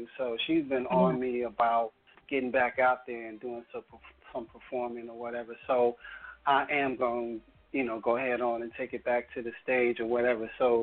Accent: Chicago, Illinois, United States; Okay, I'm originally from Chicago, right?

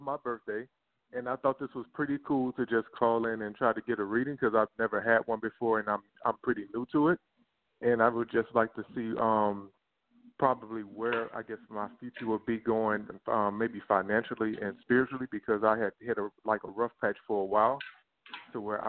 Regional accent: Louisiana, United States; now in Van Nuys, United States; I'm actually from Louisiana, but I stay in California now in, like, the Van Nuys area.

